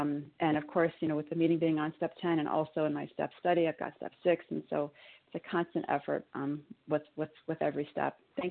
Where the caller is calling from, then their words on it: New York, United States; I'm calling from New York.